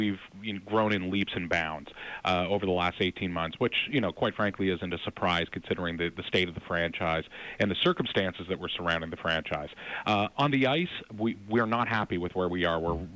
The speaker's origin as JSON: {"language": "English", "country": "Canada", "said": "Well, as a Canadian myself, it's difficult to ignore it."}